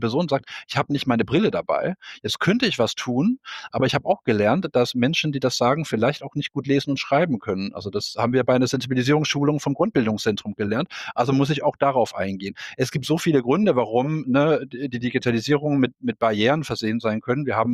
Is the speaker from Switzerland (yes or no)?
no; Denmark; German is a second language; now in Germany; ich komme ja ursprünglich aus Dänemark